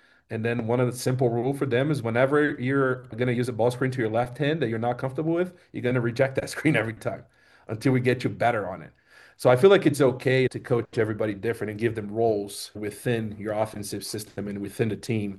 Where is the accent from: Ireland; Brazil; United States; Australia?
Brazil; When I grew up in Brazil